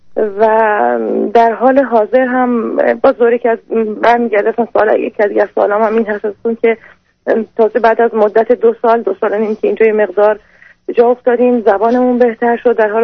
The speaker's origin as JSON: {"language": "Persian", "country": "Iran", "moved": "as an adult", "lives_now": "Europe", "said": "من در اروپا زندگی می‌کنم، 3 ساله که از ایران اومدیم"}